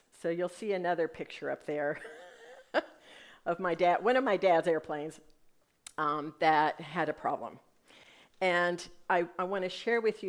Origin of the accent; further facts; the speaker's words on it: Alaska, United States; So I am a past resident of Alaska of 25 years, so I grew up in Alaska, in a time when Alaska was really the last frontier.